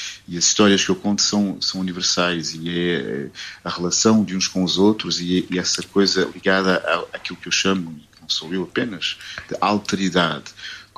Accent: Mozambique; born there; porque eu nasci em Moçambique durante o período colonial.

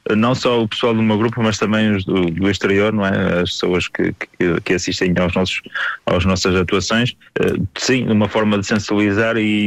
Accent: Castelo de Neiva, Viana do Castelo, Portugal; do Alto Minho, mais da região da zona costeira, de onde eu sou natural, que é de Castelo de Neiva.

